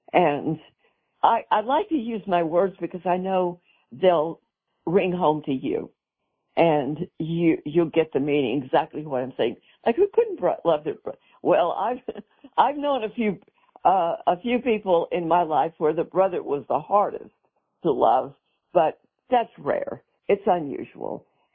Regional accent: Texas, United States; I'm speaking as a Texan today

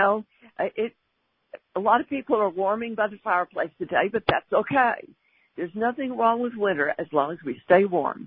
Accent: Texas, United States; I grew up in North Texas, and as a little girl, I would just pray for snow.

